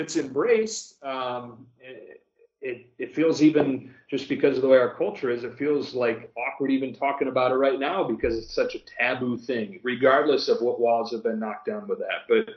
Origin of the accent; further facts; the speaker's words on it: Michigan, United States; So I would have had a hard time, you know, growing up in Michigan. I grew up a Notre Dame fan